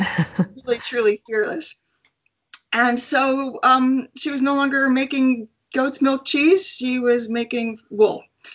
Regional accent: Long Island, New York, United States; I grew up primarily on Long Island and spent a lot of time in Manhattan with family

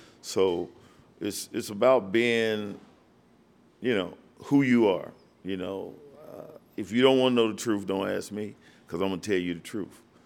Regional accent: Charleston, West Virginia, United States; I didn't grow up on the West Side. I grew up on the East End. But my father lived over here on the West Side, and I had a bunch of cousins live over on the West Side. So, and I mean, Charleston ain't that big, you know.

